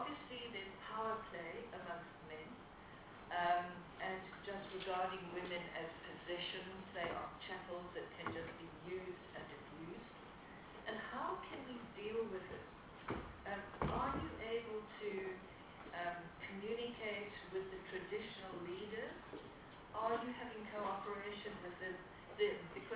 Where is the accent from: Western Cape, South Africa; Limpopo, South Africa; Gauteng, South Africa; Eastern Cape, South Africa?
Eastern Cape, South Africa; I grew up in the Transkei when I was a child, and it was a fertile area.